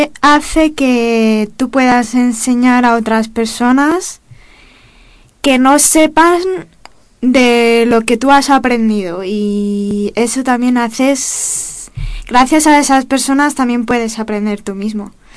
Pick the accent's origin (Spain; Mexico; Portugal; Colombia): Spain; Seville, Andalusia; Pues la verdad que yo vengo desde Sevilla, mira, una comunidad autónoma mucho más distinta, viniendo desde